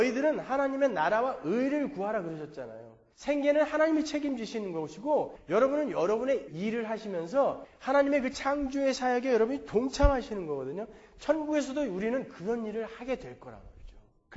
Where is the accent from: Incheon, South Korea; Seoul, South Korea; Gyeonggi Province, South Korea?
Gyeonggi Province, South Korea; Pyeongtaek; now in United States; 저한테 물어봐서 평택입니다. 당당하게.